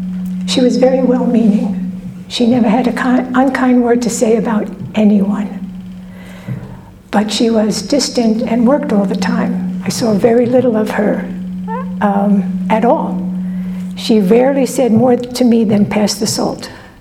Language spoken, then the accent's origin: English; Queens, New York, United States; born there; I was born in Queens, New York, to a woman who had five children by five different men and never married anyone.